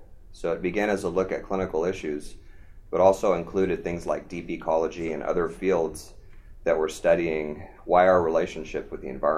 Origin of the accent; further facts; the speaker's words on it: San Diego, California, United States; I'm a native to California, and I grew up in San Diego.